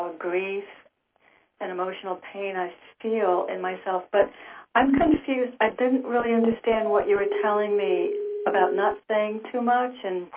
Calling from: New Haven, Connecticut, United States; The New Haven area.

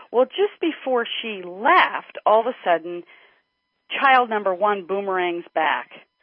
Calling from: Sacramento, California, United States; Sacramento, California.

